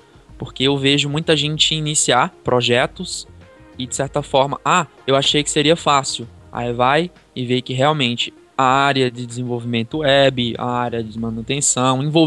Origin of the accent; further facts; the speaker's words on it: Juazeiro do Norte, Ceará, Brazil; now in Pernambuco, Brazil; Moro no Pernambuco, mas sou natural de Juazeiro do Norte, Ceará.